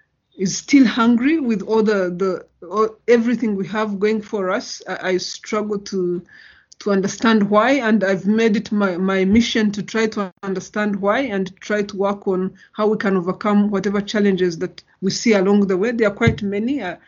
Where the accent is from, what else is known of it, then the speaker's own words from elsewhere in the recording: Uganda; My family found itself in a refugee camp in Uganda. We were very lucky. We were given a piece of land where we grew up in Uganda, and that allowed my parents to farm. And having grown up on a farm, a small farm